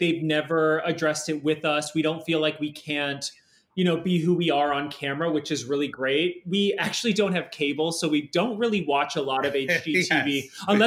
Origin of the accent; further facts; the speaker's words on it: Maryland, United States; I grew up in Maryland and just crafting, I don't know, by myself.